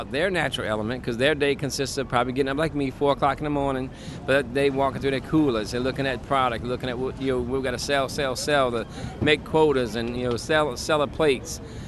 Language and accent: English; United States; I'm probably not from Indiana. So no doubt born and raised down here in the bayou.